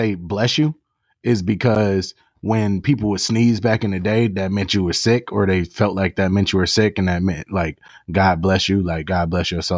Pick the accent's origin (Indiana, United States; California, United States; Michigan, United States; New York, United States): Michigan, United States; Pontiac; I'm really from Pontiac, Michigan, which is approximately, depending how fast or slow you're going, 15, 20, 25, 30 minutes away from the heart of Detroit.